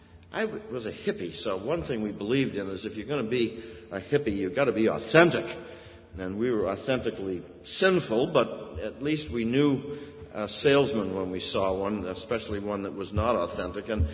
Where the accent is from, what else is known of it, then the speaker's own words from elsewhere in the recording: United States; As American Christians, we tend to come across sometimes as being just angry that people don't understand us and don't believe in our own moral precepts.